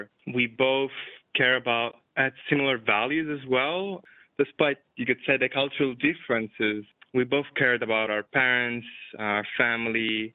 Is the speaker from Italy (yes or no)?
yes; Italy; now in Australia; So I came to Australia from Italy and I studied in Perth first